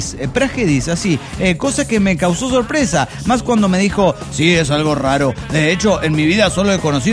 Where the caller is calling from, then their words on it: Chiapa de Corzo, Chiapas, Mexico; de Chiapa de Corzo, Chiapas.